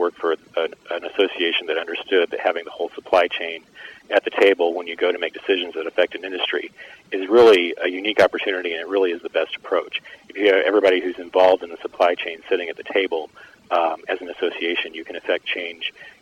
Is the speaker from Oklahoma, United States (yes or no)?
no; Missouri, United States; I'm local here from Missouri